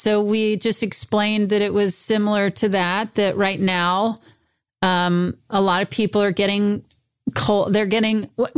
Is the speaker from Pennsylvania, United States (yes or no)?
no; Mississippi, United States; I'm in my hometown in Mississippi, staying with my cousin and on my days off from filming in New Orleans.